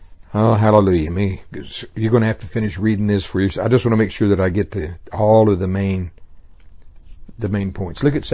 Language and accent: English; Oklahoma, United States; I'm not a scared. I'm from Oklahoma.